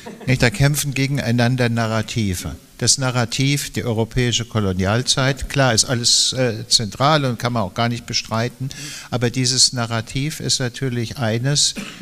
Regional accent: Hesse, Germany; now in Berlin, Germany; das in München zu sagen, als Hesse und Wahlberliner.

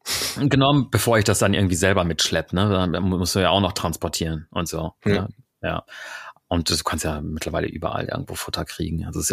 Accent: Hamburg, Germany; wir sind aus Hamburg

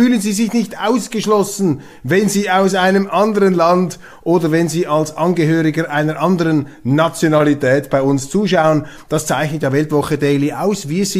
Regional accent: Switzerland; Da halte ich mich fern davon. Als Schweizer sehen Sie es mir nach.

